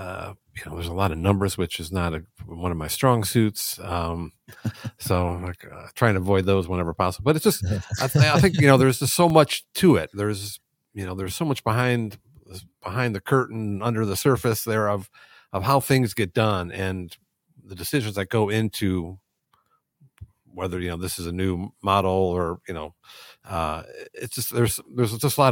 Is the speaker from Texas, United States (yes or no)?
no; Detroit, Michigan, United States; And again, growing up in Detroit, you just can't escape, the industry and its influence on the city and how it kind of shaped this city for better and for worse at times.